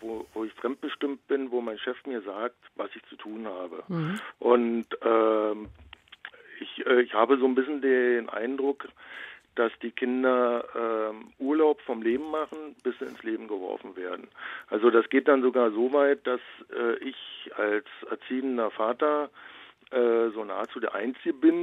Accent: Berlin, Germany; Also ich komme nun aus Berlin, aus dem Prenzlberg, also auch einer Hochburg der Selbstbestimmung.

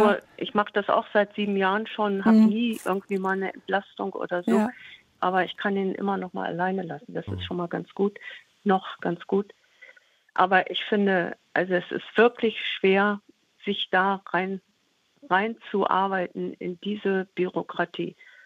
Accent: West Germany, Germany; now in East Germany; Wir leben jetzt hier im Osten, wir sind aus dem Westen, wir leben jetzt im Osten

